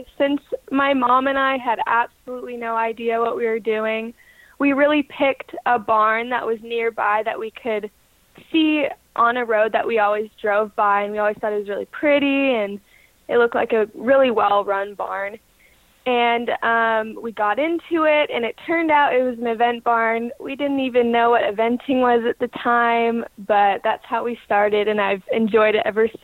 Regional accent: Danville, California, United States; So I'm from Danville, California, and I train with James Alliston and Helen Buscarin, and that's over on Crow Canyon Road, San Ramon area.

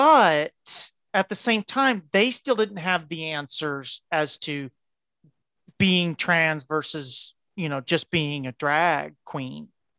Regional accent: Texas, United States; Oh, I love my home state. Oh my God. Yes.

